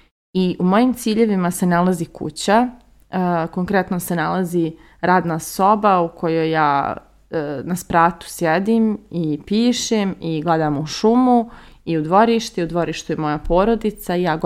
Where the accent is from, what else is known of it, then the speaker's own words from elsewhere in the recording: Banja Luka, Republika Srpska, Bosnia & Herzegovina; also born or lived in Kosovo / Sarajevo; now in Belgrade, Serbia; još kao dijete sam živjela na Kosovu, pa u okolini Sarajeva, pa smo se preselili u Banja Luku, pa smo u Banja Luci se selili ne znam koliko puta, pa sam živjela tu i u podrumu